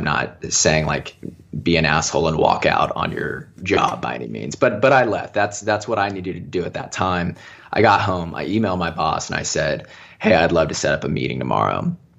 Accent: Indiana, United States; The company I worked for was a super small advertising agency in my hometown of Southern Indiana.

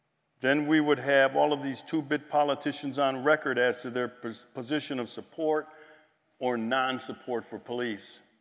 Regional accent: Milwaukee, Wisconsin, United States; In Milwaukee, Wisconsin, my hometown, a sheriff deputy and a City of Milwaukee police officer were shot

